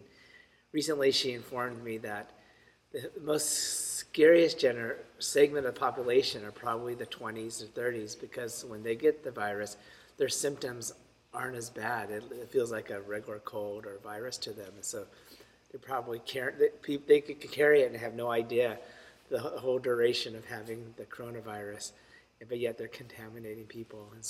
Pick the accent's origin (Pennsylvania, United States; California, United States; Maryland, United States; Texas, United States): California, United States; I'm from California, and I think my relatives are in a lot of fear